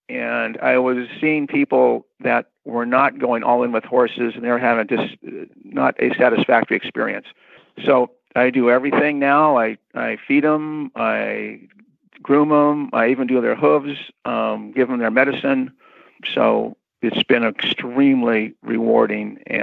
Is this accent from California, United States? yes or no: yes; Newport Beach, California, United States; I grew up in Newport Beach, surfer and sailing.